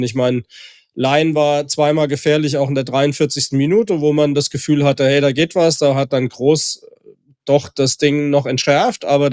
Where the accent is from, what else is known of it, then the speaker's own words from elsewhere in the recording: Frankfurt, Hesse, Germany; als Frankfurter weiß ich, wie schmerzhaft das sein kann, wenn Nürnberg dann eben doch mal ein paar gute Konter setzt.